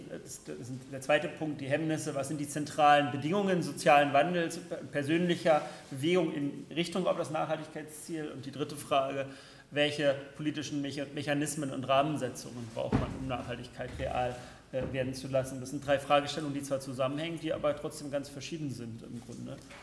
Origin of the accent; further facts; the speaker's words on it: Leipzig, Saxony, Germany; auch wenn ich als Leipziger natürlich sehr häufig schon durch Erlangen gefahren bin